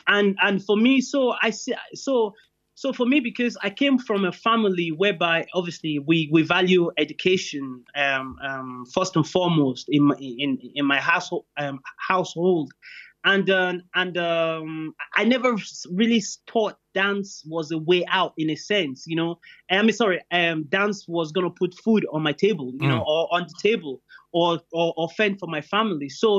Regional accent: Ireland; also born or lived in Nigeria; I stem across, I would say, three cultures. So obviously my where I was born, Nigeria, and I grew up in Ireland

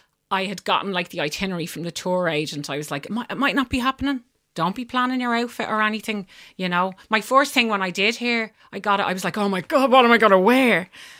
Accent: Dublin, Leinster, Ireland; my hometown, Northsiders, Southsiders, well-heeled Dublin Treers

